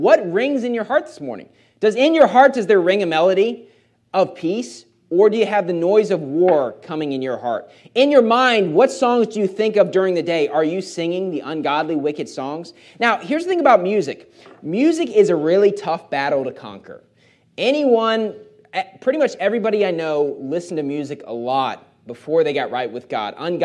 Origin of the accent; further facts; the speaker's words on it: West Virginia, United States; I'm from West Virginia. Trust me, country music's pretty popular.